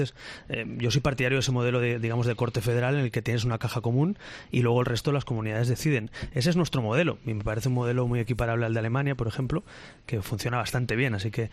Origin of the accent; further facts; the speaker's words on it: Catalonia, Spain; en mi tierra, en Cataluña, la igualdad de todos los españoles.